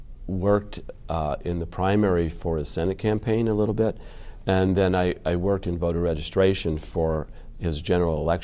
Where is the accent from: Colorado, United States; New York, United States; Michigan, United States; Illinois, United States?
Illinois, United States; Chicago; I'm from Hyde Park in the south side of Chicago.